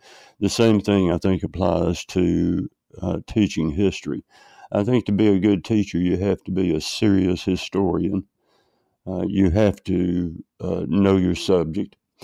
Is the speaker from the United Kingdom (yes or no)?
no; Mount Vernon, Texas, United States; But okay, I grew up, although I was born in West Texas, my family moved to East Texas to outside a small town of Mount Vernon. The summer before I was going into the fourth grade.